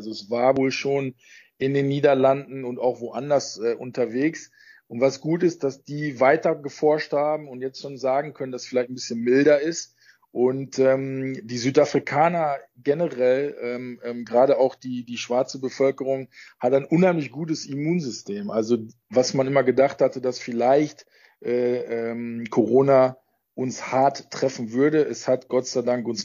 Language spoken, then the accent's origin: German; Germany; born there; Ich bin in Deutschland auch am Meer geboren.